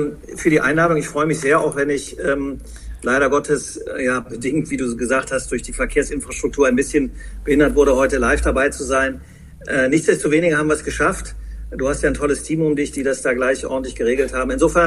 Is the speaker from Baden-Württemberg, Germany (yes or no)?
no; Bonn, North Rhine-Westphalia, Germany; now in Hanover, Germany; Und ich bin auch kein geborener Hannoveraner, ich bin Rheinländer, ich bin ein Bonner Junge. Vorstellen würde ich mich vielleicht genau so. Ich bin im Rheinland aufgewachsen, groß geworden, bin dann allerdings zur Bundeswehr nach München oder nach Bayern gegangen